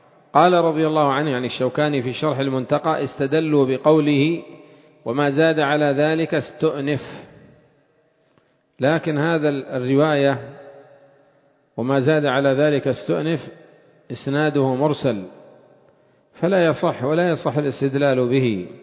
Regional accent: Yemen; وعندنا في اليمن إيش يقال له؟ رضيع، صح؟

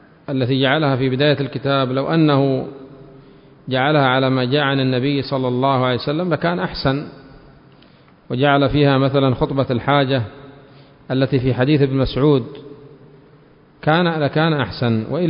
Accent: Yemen; مثلا عندنا في اليمن بعض الناس خارج اليمن نحن نحسن بهم الظن وندعو لهم

